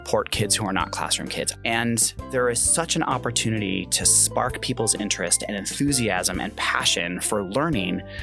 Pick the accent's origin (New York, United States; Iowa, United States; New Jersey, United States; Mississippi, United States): New York, United States; Rochester; when I grew up just outside of Rochester, small, you know, community on the outside, and we rode our bikes everywhere